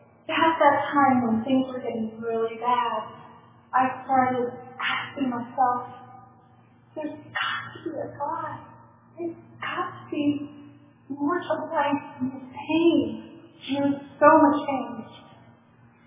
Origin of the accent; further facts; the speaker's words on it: Pennsylvania, United States; When I was 16, there was a guy came to our little hometown in Pennsylvania. I grew up in Pennsylvania.